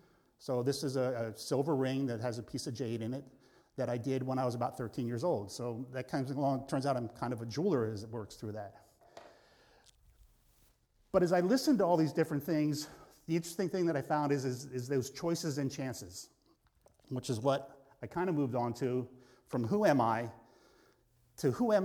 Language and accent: English; Pennsylvania, United States; born there; All right, I was born in Pennsylvania.